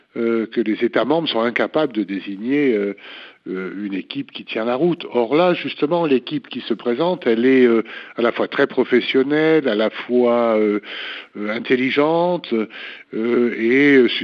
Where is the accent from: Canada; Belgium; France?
France; je suis Français moi-même